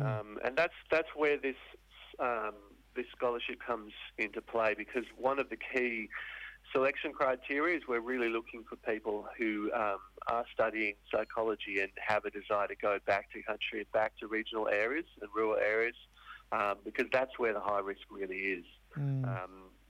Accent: Scotland, United Kingdom; now in Australia; from Scotland, but I'm sitting here on beautiful Noongar Boodja.

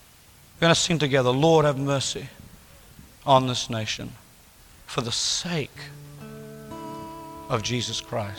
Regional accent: England, United Kingdom; now in Washington, United States; And I speak unashamedly as an Englishman in D.C., because this is my home and this is my country.

